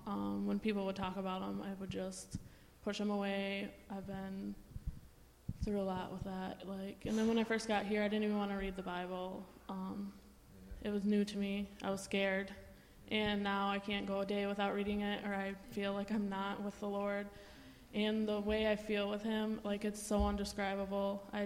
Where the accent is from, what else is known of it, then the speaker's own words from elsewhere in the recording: Muskegon, Michigan, United States; I'm 29. I'm from Muskegon. I grew up in a pretty broken home.